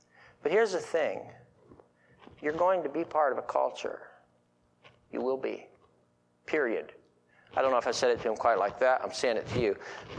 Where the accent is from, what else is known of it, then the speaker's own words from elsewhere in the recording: the South, United States; So I grew up in the American South and have enjoyed elements of the Southern black culture.